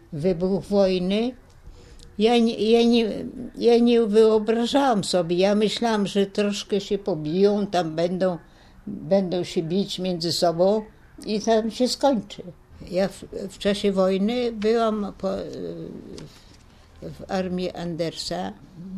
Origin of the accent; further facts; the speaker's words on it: Kremenets, Ternopil Oblast, Ukraine; bo ja z Krzemieńca pochodzę, z Kresów.